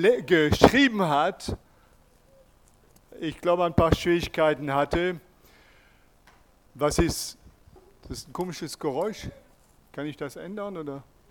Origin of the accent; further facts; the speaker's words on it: France; German is a second language; das ist Französisch und ich bin auch Franzose.